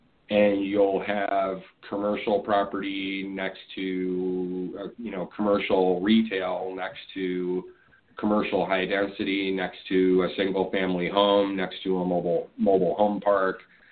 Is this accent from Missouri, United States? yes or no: no; Tempe, Arizona, United States; also born or lived in Illinois; now in Tucson, United States; I was actually originally from Illinois, and then my parents moved me against my will at 9 years old to Tempe, Arizona. And I lived in the, you know, Tempe, Phoenix, you know, metro area for close to, I think it was about 15 years.